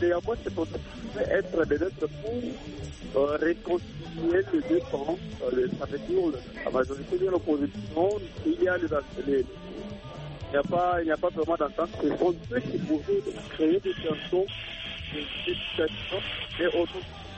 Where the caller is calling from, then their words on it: Kananga, Kasaï-Central, DR Congo; je suis chez nous à Kananga. Je suis chez nous à Kananga, Malandjiwashina.